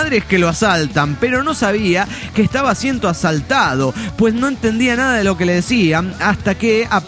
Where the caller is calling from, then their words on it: Coatzacoalcos, Veracruz, Mexico; de Coatzacoacos, Veracruz, México.